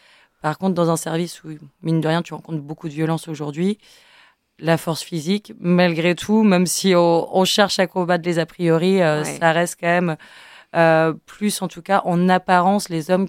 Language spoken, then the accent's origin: French; Réunion, France; born there; Je suis née à La Réunion, je sais que forcément, si je suis réunionnaise, je suis forcément une descendante d'esclaves.